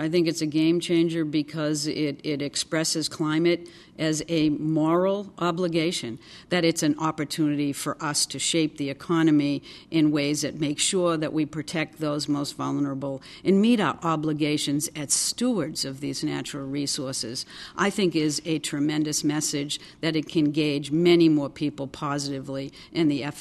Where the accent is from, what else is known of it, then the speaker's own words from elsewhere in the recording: New England, United States; I'm from New England, so I particularly look at shellfish